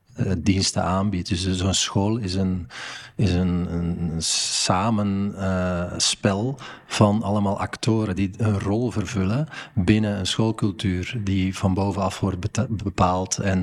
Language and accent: Dutch; Mechelen, Antwerp, Belgium; Dat speelde heel erg in de stad Mechelen waar ik opgroeide.